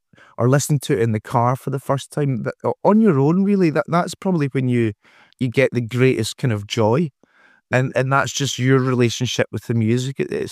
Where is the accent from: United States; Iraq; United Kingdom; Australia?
United Kingdom; Scotland; we thought people were just speaking English to us because we're Scottish. Nobody speaks Scottish.